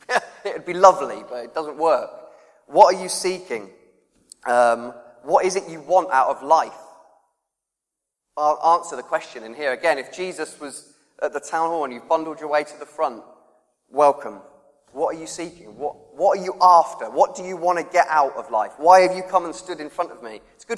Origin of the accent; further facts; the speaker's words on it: Reading, South East England, United Kingdom; I'm from Reading, I should say in it.